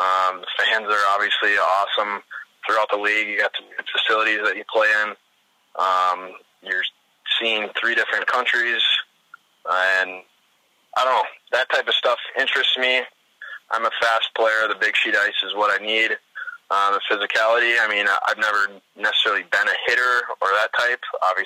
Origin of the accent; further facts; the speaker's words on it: Minnesota, United States; but growing up in Minnesota, it's a hockey community. It's the state of hockey.